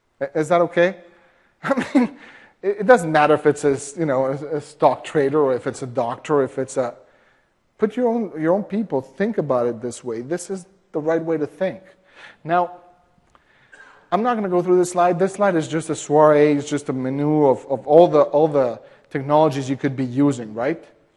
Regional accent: Mexico; I'm from Mexico, so you call Telcel, okay?

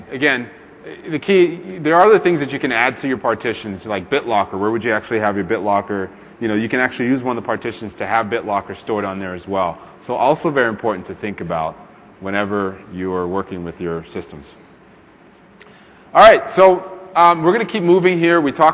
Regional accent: New York, United States; I'm from New York, and we work with a lot of customers in the New York area

